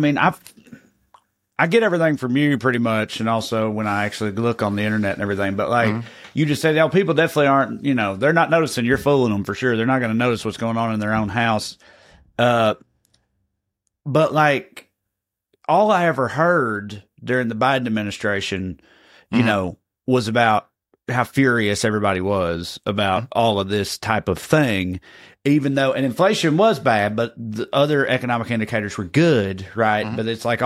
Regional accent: United States; that made me look up my hometown or my home county. Clay County went like almost 85% for Trump

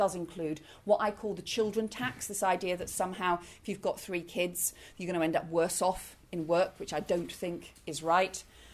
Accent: England, United Kingdom; also born or lived in Scotland; I was born in Scotland, brought up in England, family from the north, went to school in the south.

